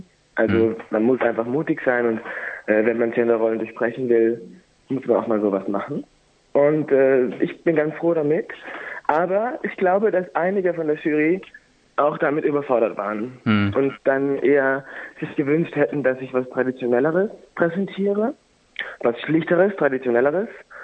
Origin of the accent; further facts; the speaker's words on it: Germany; now in Berlin, Germany; ich komme ja aus Deutschland und hatte mir überlegt, also ich wusste nicht so recht, was ich machen sollte, weil ich wollte nicht in Lederhosen kommen, weil ich erstens nicht aus Bayern komme und zweitens wohne ich in Berlin